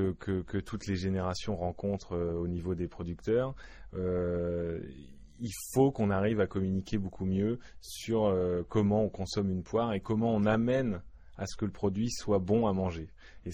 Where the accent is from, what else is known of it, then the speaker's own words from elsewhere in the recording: Hauts-de-France, France; les variétés, en tout cas qu'on produit chez moi en Picardie